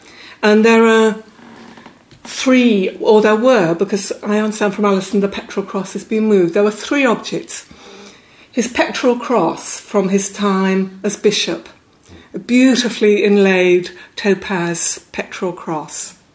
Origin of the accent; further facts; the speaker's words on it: North East England, United Kingdom; I grew up in Northumbria, not far from Lindisfarne